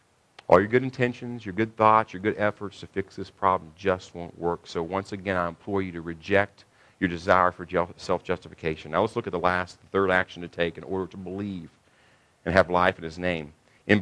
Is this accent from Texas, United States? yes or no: yes; Texas, United States; We're tough. We're Texans even. We're even better than the Americans.